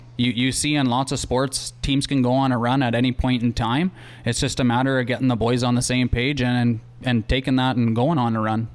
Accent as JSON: {"language": "English", "town": "Yorkton", "region": "Saskatchewan", "country": "Canada", "tie": "born or raised there", "also_born_or_lived": "Melfort", "said": "I was born in Melfort. I moved to Yorkton summer of grade one, so when I was turning six. I've been here ever since. Played my minor hockey in Yorkton."}